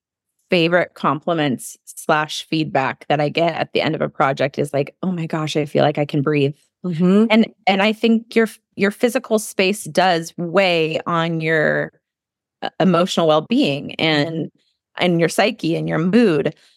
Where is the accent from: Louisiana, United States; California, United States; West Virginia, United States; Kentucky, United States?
California, United States; Santa Barbara; both born and raised in Santa Barbara. So we have a really great friend base here.